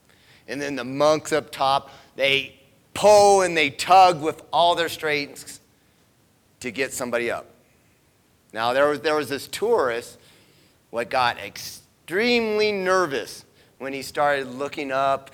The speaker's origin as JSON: {"language": "English", "town": "Mesa", "region": "Arizona", "country": "United States", "tie": "born or raised there", "said": "In Phoenix. I grew up in Phoenix. Well, Mesa, same difference."}